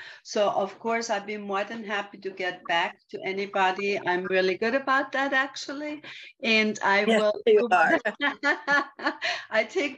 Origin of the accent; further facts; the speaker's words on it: Austria; I am from Austria, as most of you know, or many of you know, and I was raised in an Intercoffee salon. I started when I was 15, and I was a little country pumpkin